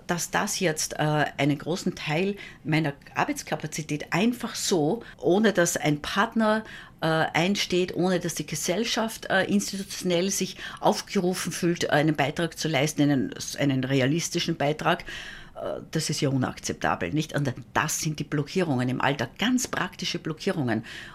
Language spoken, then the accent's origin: German; Burgenland, Austria; Ich bin in einem südburgenländischen Dorf aufgewachsen